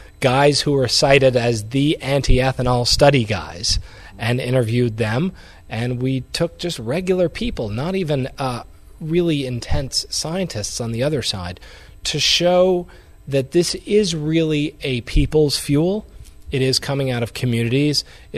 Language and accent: English; Louisiana, United States; I grew up in Louisiana, and where I grew up was a very oil-predominant area, 150 petrochemical facilities.